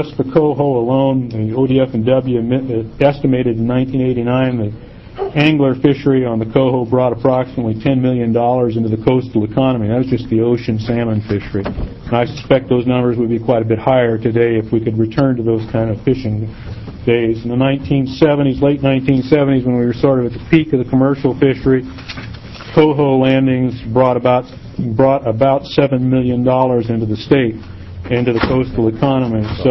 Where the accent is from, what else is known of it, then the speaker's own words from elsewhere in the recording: Florence, Oregon, United States; My expertise, because I'm from Florence, lies mostly in coho.